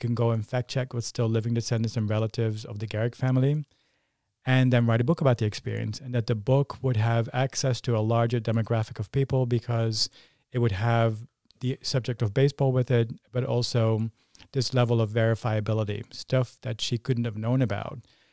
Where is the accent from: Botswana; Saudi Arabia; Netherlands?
Netherlands; I'm from the Netherlands. It's a very cerebral analytical culture and it's not very religious. It's one of the most secular cultures on the planet